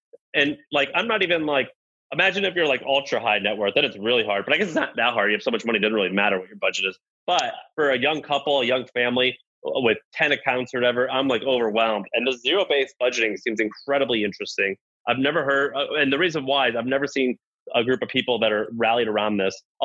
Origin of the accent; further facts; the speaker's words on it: the South, United States; So he's a Southern guy. That's how I know him because I'm from the South.